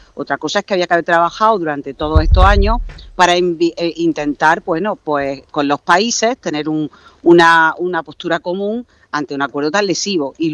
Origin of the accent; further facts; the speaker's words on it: Almería, Andalusia, Spain; especialmente en Andalucía, en mi tierra, en Almería